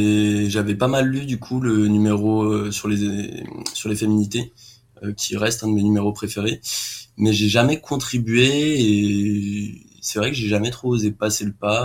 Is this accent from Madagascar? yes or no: no; Paris, Île-de-France, France; also born or lived in Lille; moi, je suis de Paris, du coup, et même avant à Lille